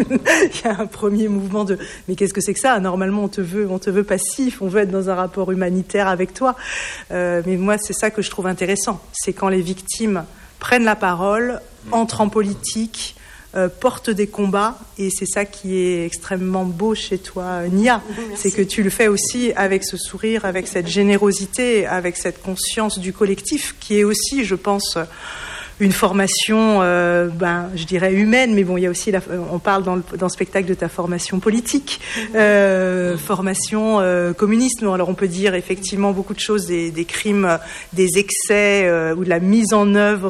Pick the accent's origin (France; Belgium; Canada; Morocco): France; qui suis d'une génération où j'ai grandi en France, dans la paix